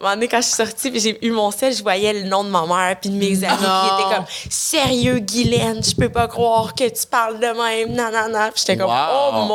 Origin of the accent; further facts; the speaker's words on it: Quebec, Canada; une des premières femmes noires à avoir gagné, puis de faire traiter une négresse, puis que j'ai volé le prix à des Québécois, quand que je suis Québécoise